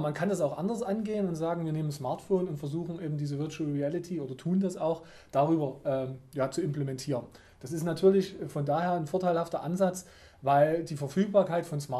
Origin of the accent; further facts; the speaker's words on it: Dresden, Saxony, Germany; born there; now in Leipzig, Germany; ich bin zwar gebürtiger Dresdner, aber als Leipziger ein Unternehmen gegründet